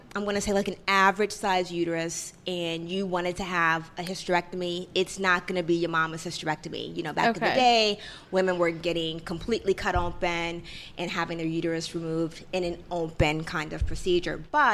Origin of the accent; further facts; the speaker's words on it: Cincinnati, Ohio, United States; I'm from Cincinnati, Ohio.